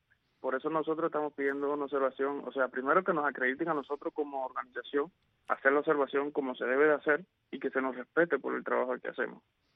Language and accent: Spanish; Cuba; como ciudadanos cubanos.